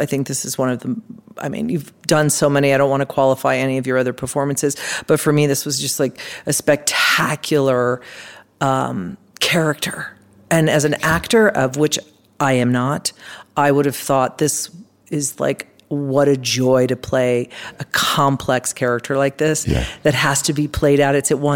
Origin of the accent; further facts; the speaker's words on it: Colorado, United States; I love the West. I grew up in Colorado.